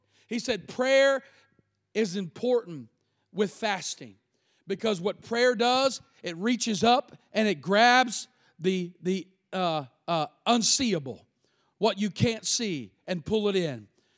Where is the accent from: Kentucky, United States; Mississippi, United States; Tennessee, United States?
Kentucky, United States; also born or lived in Cincinnati; I told her I grew up in northern Kentucky from Cincinnati.